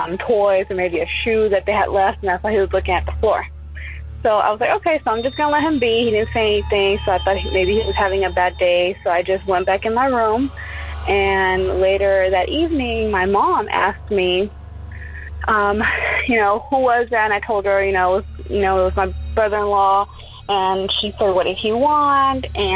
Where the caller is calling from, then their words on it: Houston, Texas, United States; I was just calling from Houston, and I wanted to share my ghost story.